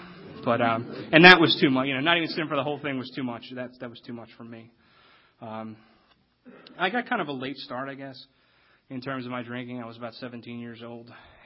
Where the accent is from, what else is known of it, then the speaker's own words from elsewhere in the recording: Havertown, Pennsylvania, United States; You know, I ended up going to like 17 years of Catholic school. I'm from Havertown, Pennsylvania. I went to a Catholic grade school, a Catholic high school, 5 years of a Catholic college.